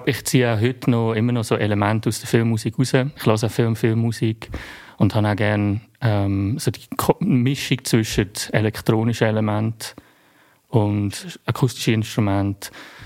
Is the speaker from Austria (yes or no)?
no; Zug, Switzerland; born or raised there